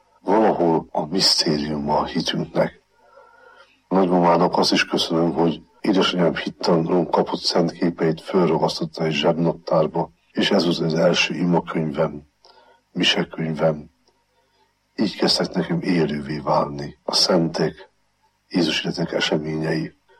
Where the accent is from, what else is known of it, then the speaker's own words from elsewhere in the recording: Szekszárd, Tolna, Hungary; Szekszárdon nevelkedtem, szüleim, nagyszüleim, nagynénik világa volt az, akiktől megkaphattam a hitet.